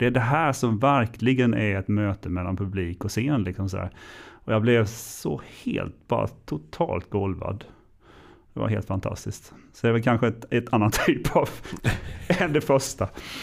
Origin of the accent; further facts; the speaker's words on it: Ljungby, Kronoberg County, Sweden; Jag är född och uppvuxen här i Ljungby. Sen har jag pluggat till mellanstadielärare en gång i tiden, Kalmar. Och så jobbade jag där några år och sen så kom jag tillbaka hit